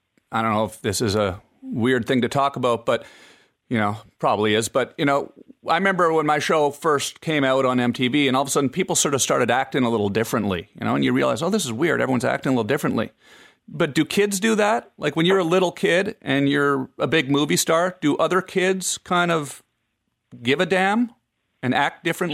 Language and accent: English; Canada; not only because I'm a comedian, but also I'm Canadian.